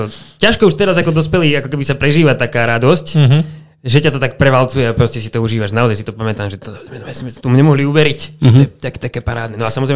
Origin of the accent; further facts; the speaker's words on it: Čierny Balog, Banská Bystrica Region, Slovakia; Čierny Balok.